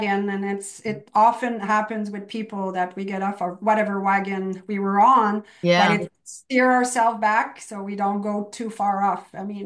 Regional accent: Canada; I'm French Canadian. I grew up eating Joe Louis poutine and Coke

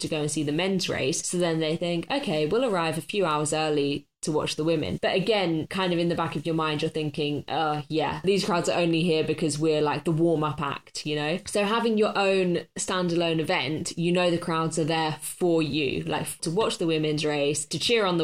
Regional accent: United Kingdom; because I'm British.

